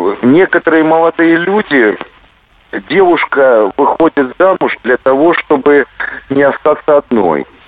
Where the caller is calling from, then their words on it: Biysk, Altai Krai, Russia; Город Бийск, Западная Сибирь.